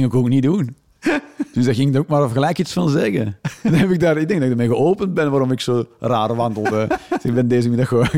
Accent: Flanders, Belgium; now in Netherlands; En dus ja, als Vlaming in Nederland... Een paar keer wel flink met mijn bek gegaan.

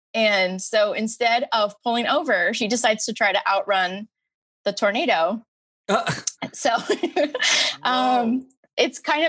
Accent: Monterey, California, United States; It was wooden, the one where I grew up in Monterey.

